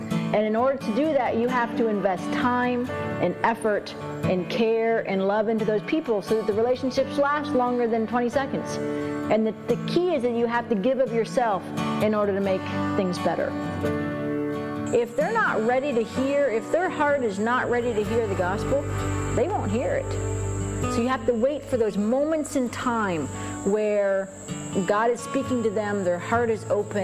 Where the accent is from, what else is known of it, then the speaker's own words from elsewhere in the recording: Haiti; I grew up in Haiti, where my family lived with the people in order to form a connection with them.